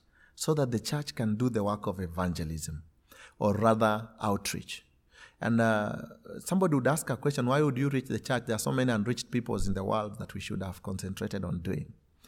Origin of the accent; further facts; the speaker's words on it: Kenya; I come from Kenya, and back in Kenya, I serve with a ministry